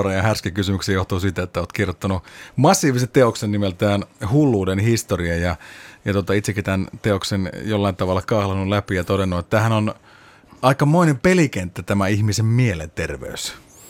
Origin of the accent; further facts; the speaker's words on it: Northern Finland, Finland; Mm, kun ajatellaan tätä pohjoisen viitekehystä, me molemmat ollaan täältä kotoisin, niin tämä todellakin on aika vieras ajatus.